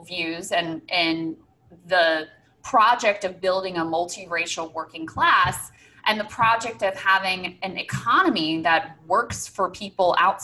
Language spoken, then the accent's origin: English; Virginia, United States; So in Virginia, this is now a blue state. It's my home state.